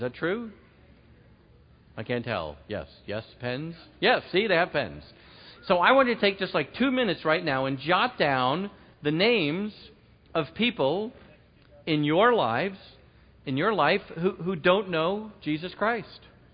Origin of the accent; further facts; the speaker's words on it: New York, United States; Okay, I'm from New York and I'm Jewish. Which means I just don't know what subtle is, okay?